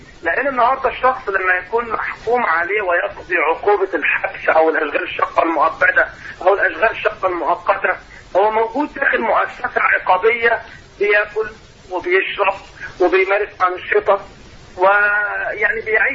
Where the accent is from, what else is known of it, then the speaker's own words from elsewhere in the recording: Egypt; يعني زي ما نقول إحنا تعبنا كمصريين ماشي جنب الحيط